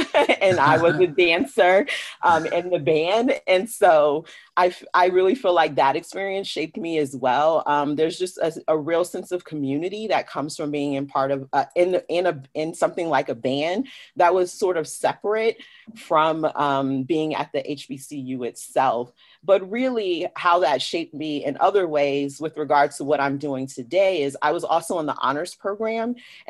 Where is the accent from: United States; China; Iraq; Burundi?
United States; Maryland; also born or lived in Omaha, United States; I am originally from Maryland, though I like to say I have Midwest roots because I was born in Omaha, Nebraska. But then we moved to Maryland.